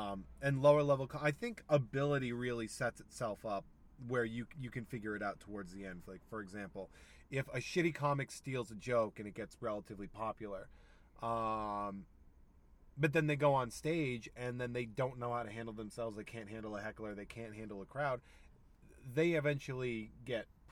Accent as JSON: {"language": "English", "town": "Charlton", "region": "Massachusetts", "country": "United States", "tie": "born or raised there", "said": "It was the day I was a teacher for 9 years in Charlton, Massachusetts, which is also my hometown."}